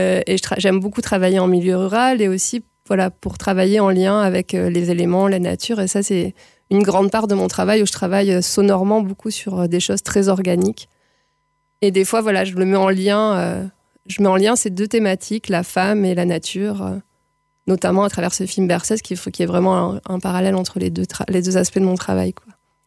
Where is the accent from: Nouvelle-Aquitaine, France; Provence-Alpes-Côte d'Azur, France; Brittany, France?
Provence-Alpes-Côte d'Azur, France; Marseille; Alors, moi je viens de Marseille.